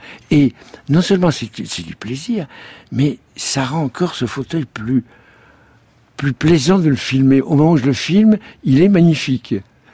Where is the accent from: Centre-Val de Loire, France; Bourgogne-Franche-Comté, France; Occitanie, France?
Centre-Val de Loire, France; Vendôme; Je suis passé par ma ville natale, Vendôme.